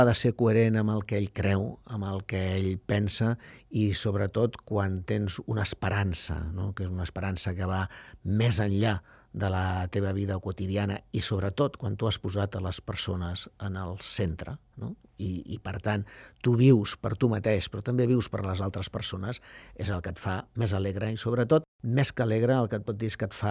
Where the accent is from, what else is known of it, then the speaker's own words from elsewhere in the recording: Catalonia, Spain; born there; Home, jo vaig néixer al Bages, els meus pares són del Berguedà, o era el meu pare del Berguedà.